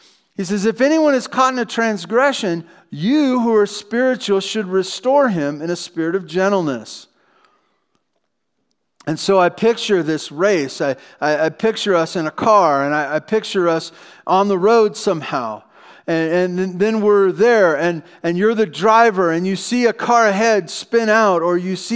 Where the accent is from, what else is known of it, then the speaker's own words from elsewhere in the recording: Santa Barbara, California, United States; I grew up in Santa Barbara, and when we were really fun, we would go to Ventura. All the way to Ventura.